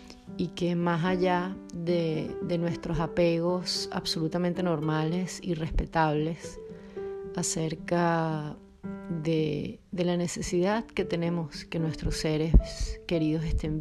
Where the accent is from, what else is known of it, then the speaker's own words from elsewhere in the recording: Caracas, Capital District, Venezuela; now in Porto, Portugal; soy de Caracas, Venezuela y vivo en Oporto, en Portugal, desde hace casi 9 meses